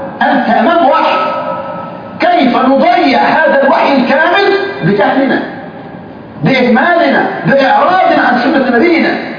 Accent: Egypt; بل كان عندنا في مصر الملك فاروق إذا حدثت حرب كان يجمع العلماء

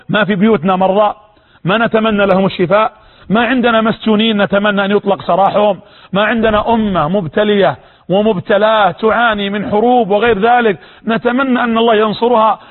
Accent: Najd, Saudi Arabia; كان يقول بعض كبار السن عندنا في نجد في المملكة العربية السعودية

